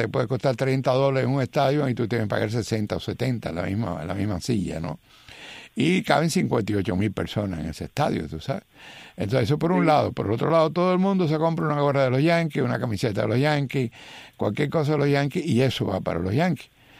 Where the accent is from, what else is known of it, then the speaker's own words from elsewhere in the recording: Cuba; moved away; yo hace muchos años que salí de Cuba, okay, yo soy más cubano ahora que cuando salí. Yo soy arquitecto